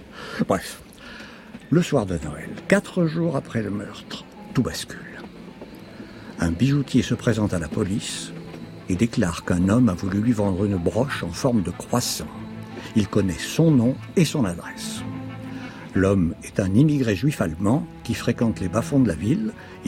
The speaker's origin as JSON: {"language": "French", "town": "Edinburgh", "region": "Scotland", "country": "United Kingdom", "said": "Ah, ne dites pas ça. Je suis d'Édimbourg."}